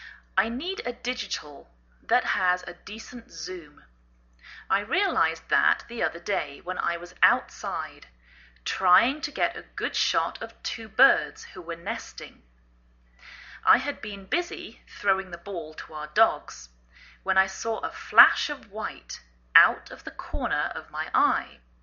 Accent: England, United Kingdom; now in United States

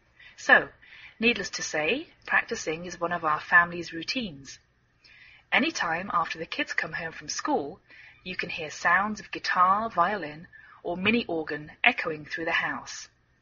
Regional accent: England, United Kingdom; now in United States

